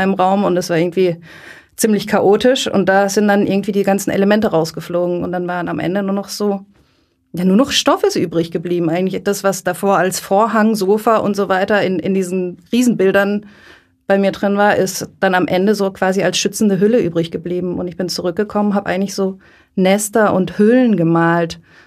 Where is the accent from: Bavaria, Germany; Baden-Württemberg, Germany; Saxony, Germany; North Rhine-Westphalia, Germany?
Baden-Württemberg, Germany; Lörrach; Ich bin in der Nähe von Basel in Lörrach groß geworden.